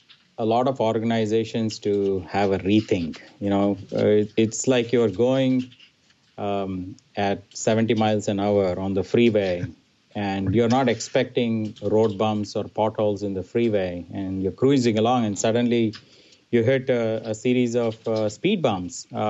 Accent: India; moved away as an adult; now in United States; I'm originally from India, and I'm an engineer by education

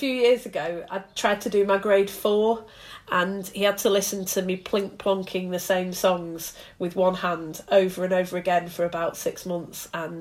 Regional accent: Bury, North West England, United Kingdom; Alistair Burt, who was my MP growing up in Bury

